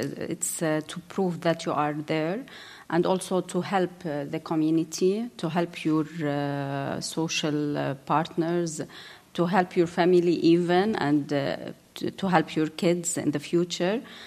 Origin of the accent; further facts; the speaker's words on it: Jordan; I'm coming from Jordan. Jordan actually is a small country with poor resources, but we are focusing very much on the human resources.